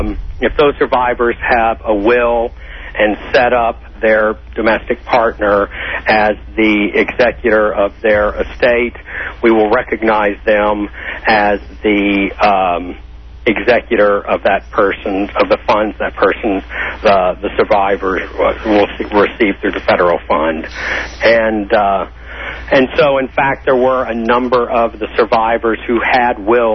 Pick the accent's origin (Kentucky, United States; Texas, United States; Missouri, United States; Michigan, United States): Texas, United States; Port Arthur; And I'm from Port Arthur, Texas, about 90 miles from Houston.